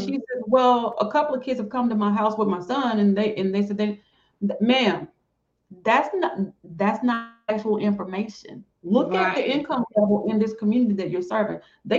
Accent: Alabama, United States; I'm from Alabama.

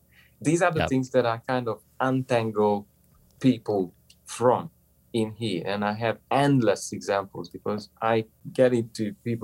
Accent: Budapest, Hungary; English is a second language; I'm coming from Budapest.

